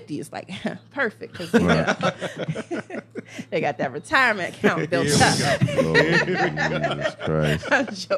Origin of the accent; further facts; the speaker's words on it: Nigeria; I'm Nigerian, so I was born into a very traditional like setting.